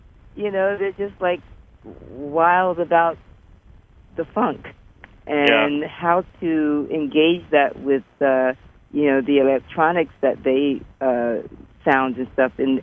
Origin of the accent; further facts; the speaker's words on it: Trenton, New Jersey, United States; You know, it wasn't, you know, that I was from Trenton, New Jersey, and you were from Okinawa